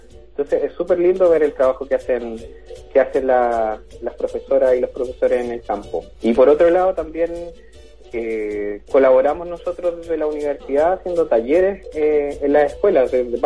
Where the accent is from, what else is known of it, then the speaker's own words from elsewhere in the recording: Santiago, Santiago Metropolitan Region, Chile; Sí, nosotros venimos desde Santiago